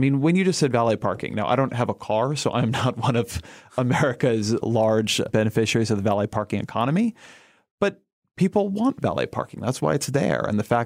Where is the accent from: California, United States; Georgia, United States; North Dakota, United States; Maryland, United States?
California, United States; Yeah, I grew up in Southern California.